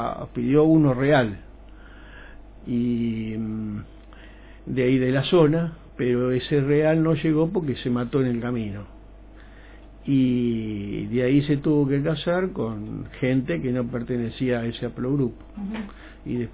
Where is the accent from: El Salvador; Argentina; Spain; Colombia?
Spain; Basque Country; yo, como soy vasco, toda esa zona de la Vasconia, de la península ibérica, somos de ese grupo.